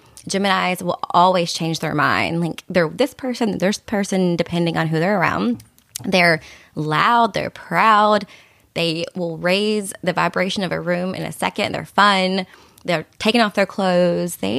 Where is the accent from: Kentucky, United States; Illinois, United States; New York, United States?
Kentucky, United States; I'm from Kentucky. I don't understand that.